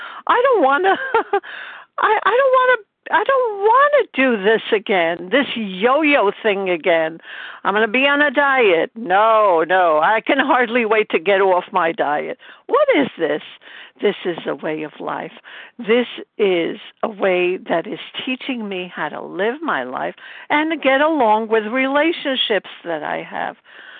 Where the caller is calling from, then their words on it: Brooklyn, New York, United States; recovered and grateful in Brooklyn, New York.